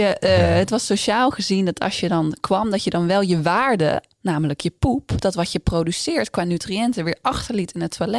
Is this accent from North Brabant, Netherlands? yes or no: yes; North Brabant, Netherlands; En ik kom uit Brabant, ik heb mijn oma en opa zijn wel van boerenafkomst